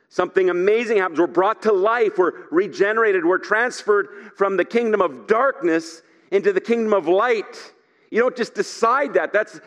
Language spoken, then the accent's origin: English; Germany; I grew up in Germany, and my dad was an evangelist.